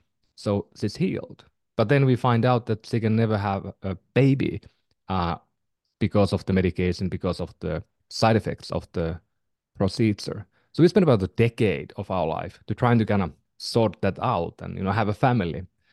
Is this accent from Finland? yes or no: yes; Finland; now in United States; Yeah, I mean, as a context, I'm from Finland. I've been in the Bay Area for 16 years, and I was new to the U.S. Healthcare system